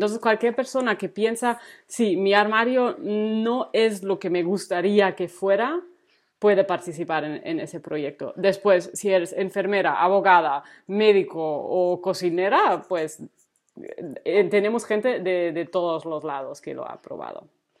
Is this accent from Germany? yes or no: yes; Germany; Spanish is a second language; como es un nombre medio raro, porque soy alemana